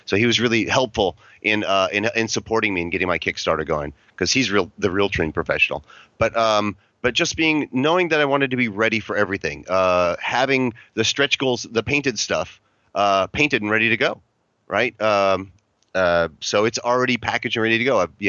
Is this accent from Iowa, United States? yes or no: no; California, United States; And the Aztec, growing up in California, Mexican art and culture is just part of your blood.